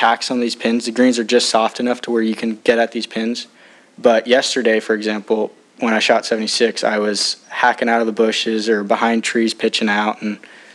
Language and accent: English; Lake Elsinore, California, United States; I'm from Lake Elsinore, California.